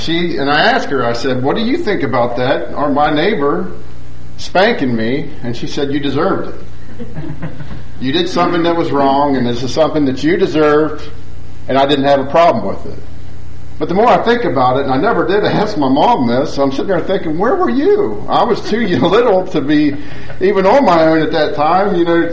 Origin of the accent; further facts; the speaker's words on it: Payton City, West Virginia, United States; where we grew up in Payton City, West Virginia, there's a train tracks probably from here to the road in our backyard.